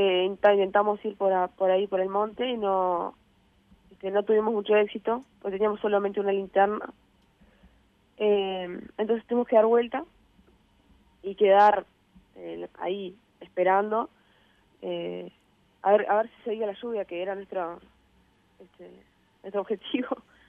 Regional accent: Artigas, Uruguay; Sí, de la ciudad de Artigas.

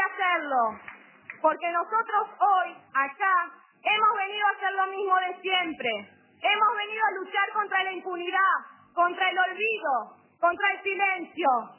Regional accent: Buenos Aires, Argentina; born there; Nací aquí, en la ESMA. Aquí mi mamá … me trajo al mundo

